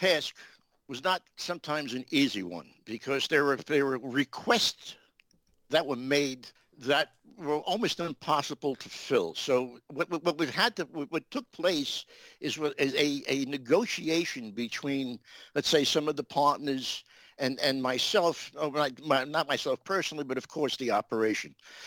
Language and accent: English; Brooklyn, New York, United States; You know, I grew up in Brooklyn, New York, okay? I'm a city kid.